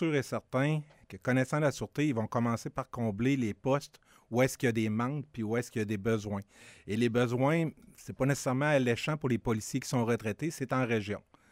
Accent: Quebec City, Quebec, Canada; Je leur disais que je venais de Québec

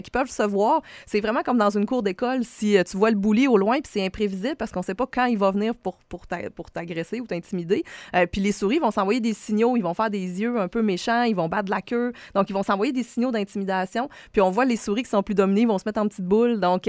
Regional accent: Quebec, Canada; moved away as an adult; Moi, je viens du Lac-Saint-Jean, donc je suis partie de la maison tôt pour aller à l'université à Trois-Rivières

